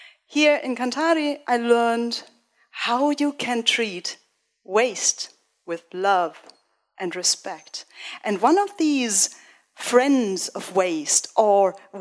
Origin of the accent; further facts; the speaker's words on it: Germany; I'm from Germany, and Germany is a clean-looking country.